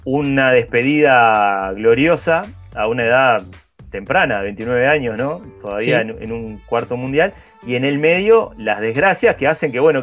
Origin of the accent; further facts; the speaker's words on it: Uruguay; más allá de lo que nos pueda movilizar a nosotros como uruguayos